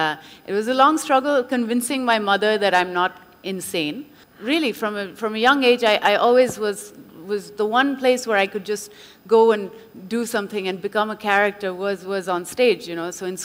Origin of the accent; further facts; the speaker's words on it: India; As you know, I was born in South India. My parents are both French, but I grew up all my life in India, lived here all my life.